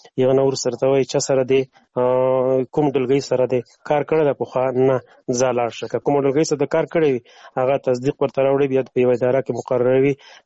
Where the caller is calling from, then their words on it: Afghanistan; افغانستان نه تماس نیول ده